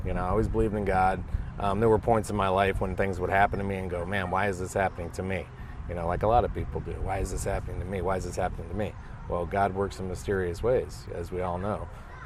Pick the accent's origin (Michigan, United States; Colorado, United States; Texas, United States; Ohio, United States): Ohio, United States; moved away; my parents moved to Tampa. I was in Ohio when I was raised Catholic.